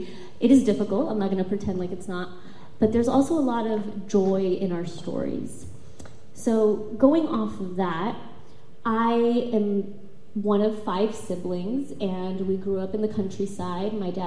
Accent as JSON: {"language": "English", "region": "California", "country": "United States", "tie": "born or raised there", "said": "So I grew up in Northern California. I'm part of a big family. I was an immigrant. I grew up undocumented, blind in public schools."}